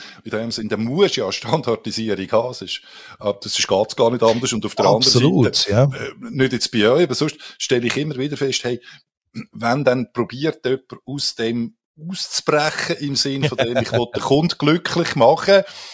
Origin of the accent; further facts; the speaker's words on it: Switzerland; Wir sind ja Schweizer.